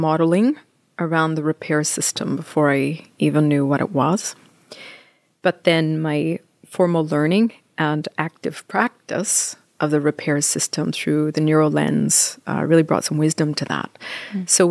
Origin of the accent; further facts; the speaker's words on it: Canada; And when I first got married to my husband, who's Italian, I'm Canadian. Canadians say sorry about everything.